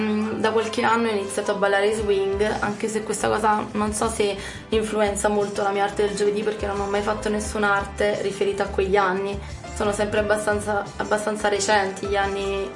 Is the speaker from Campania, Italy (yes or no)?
yes; Capua, Campania, Italy; moved away as an adult; now in Milan, Italy; In realtà sono nata a Capua, in provincia di Caserta. Però ho vissuto lì per i primi 20 anni della mia vita, prima di trasferirmi a Milano.